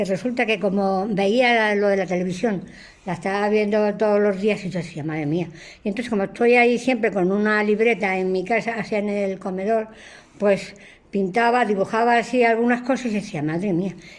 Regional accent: Moral, Spain; yo tengo mi cultura de cuando iba al colegio, a la escuela allí en mi pueblo de Moral, y luego ya aquí

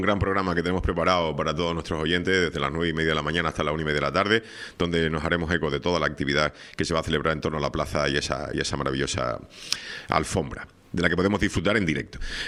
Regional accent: La Orotava, Canary Islands, Spain; estamos ya en la semana grande de mi pueblo, del Ayuntamiento de La Orotava

